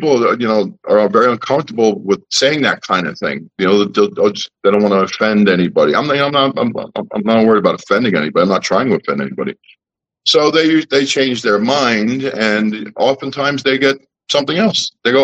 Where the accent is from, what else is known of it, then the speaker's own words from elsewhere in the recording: New York City, New York, United States; I was born and raised in New York City.